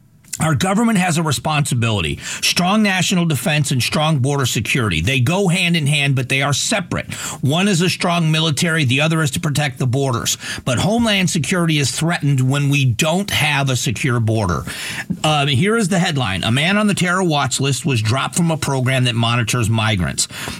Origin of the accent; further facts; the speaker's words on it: Florida, United States; now in Arizona, United States; I grew up in Southwest Florida.